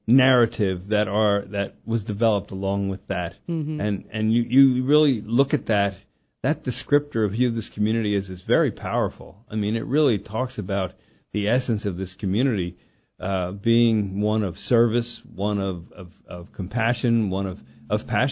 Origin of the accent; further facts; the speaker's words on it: Pennsylvania, United States; like myself, I came from the Philadelphia area. I got to the Midwest, and am I going to move back? Never